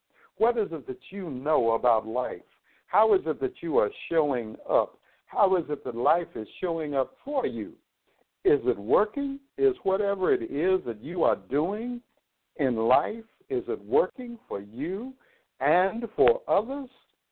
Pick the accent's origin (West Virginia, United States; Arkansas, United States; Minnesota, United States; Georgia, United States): Arkansas, United States; Little Rock; also born or lived in Washington, United States; about 132 miles from my hometown of Little Rock, actually, where I am speaking to you from right now. Lafayette is actually here with us, and he's in Washington, D.C., my other hometown.